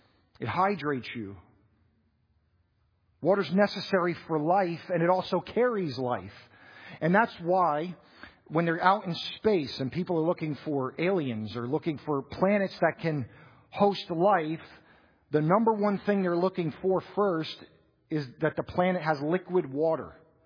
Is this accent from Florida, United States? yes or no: yes; Florida, United States; Now, growing up in Florida, where it's hot year round, we indeed know what it is to be thirsty.